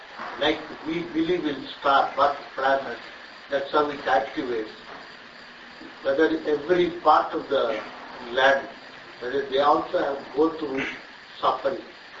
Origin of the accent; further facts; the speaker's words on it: India; I just returned from India, I am from India.